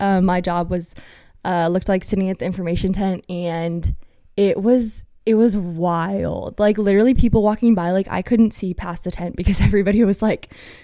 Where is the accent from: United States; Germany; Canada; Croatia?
Germany; English is a second language; I'm majoring in German, and I was like born and raised in Germany